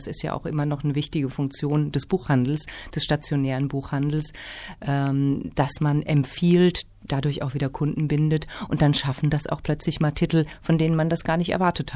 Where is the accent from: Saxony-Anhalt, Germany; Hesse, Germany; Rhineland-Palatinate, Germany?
Hesse, Germany; born there; also born or lived in Heidelberg / Frankfurt am Main; now in Erfurt, Germany; Na, ich bin in Hessen geboren und habe zuerst in Heidelberg studiert, also Baden-Württemberg dann, und dann aber in Frankfurt am Main studiert